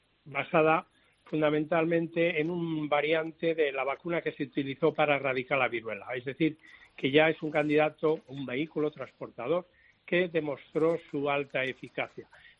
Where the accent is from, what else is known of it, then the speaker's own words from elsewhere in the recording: Spain; que tenemos la capacidad como científicos españoles de poder ser tan competitivos o más que los demás grupos a nivel internacional.